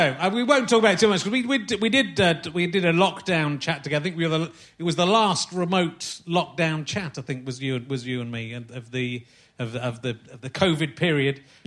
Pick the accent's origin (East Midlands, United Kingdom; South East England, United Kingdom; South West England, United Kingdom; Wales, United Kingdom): South West England, United Kingdom; I was growing up in Somerset, I'd said I want to be an actor or a writer to my careers advisor